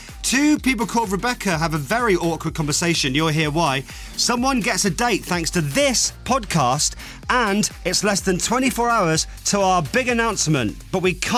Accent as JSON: {"language": "English", "town": "Eastleigh", "region": "South East England", "country": "United Kingdom", "tie": "born or raised there", "said": "Yes, my hometown."}